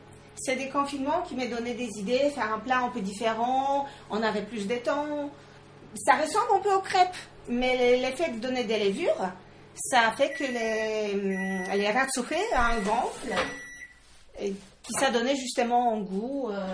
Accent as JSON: {"language": "French", "country": "Poland", "second_language": "French", "moved": "yes", "lives_now": "France", "said": "je suis polonaise, installée en France depuis 20 ans"}